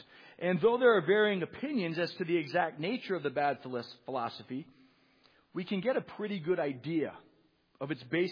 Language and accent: English; Massachusetts, United States; Growing up in Massachusetts, you're very aware of Mount Washington